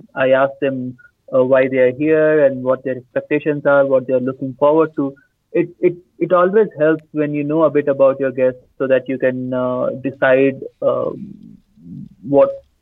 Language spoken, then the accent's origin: English; Patna, Bihar, India; now in Bangalore, India; No, I have all listing in Bangalore, and there's one listing back in my hometown, which is Patna.